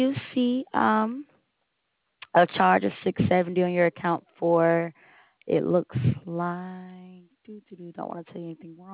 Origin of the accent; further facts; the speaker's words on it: Cincinnati, Ohio, United States; Cincinnati, Ohio.